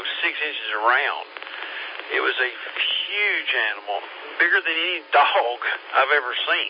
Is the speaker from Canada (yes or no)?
no; North Carolina, United States; And I'm from Madison County, North Carolina, which is just on the other side of Asheville, so not too far away.